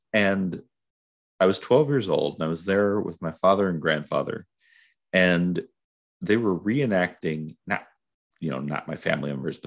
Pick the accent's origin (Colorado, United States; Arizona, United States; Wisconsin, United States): Wisconsin, United States; Oshkosh; I grew up around Oshkosh, Wisconsin, and there's an airport there.